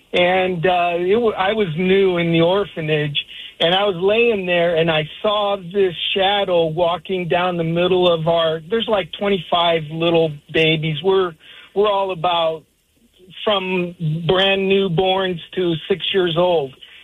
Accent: Tacoma, Washington, United States; also born or lived in Upland, California; Lived 3 years in California, near Pomona, a place called Upland. And then I've grown up here in Tacoma the rest of the time.

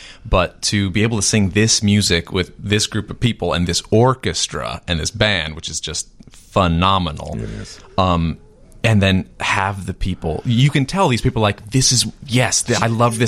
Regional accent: Evanston, Illinois, United States; I am, yeah. I'm from Evanston originally.

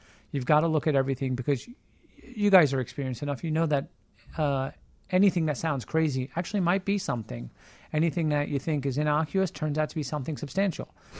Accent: New York, United States; now in Chicago, United States; I'm originally from New York, yes, sir.

